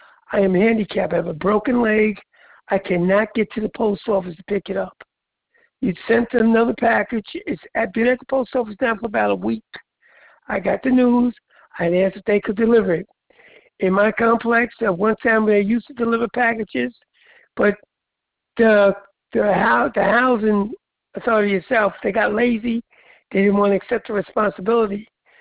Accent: Jersey City, New Jersey, United States; I'm from Jersey City, New Jersey.

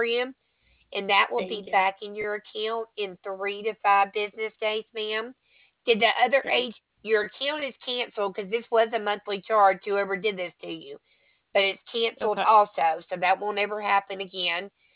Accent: Alabama, United States; Oh, gosh, that's crazy. I'm from Alabama. I never get anything correct.

